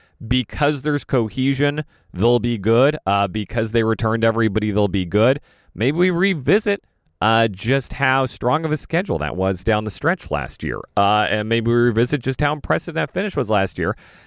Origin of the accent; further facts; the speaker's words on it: Kansas, United States; I'm a Royals guy. I'm from Kansas.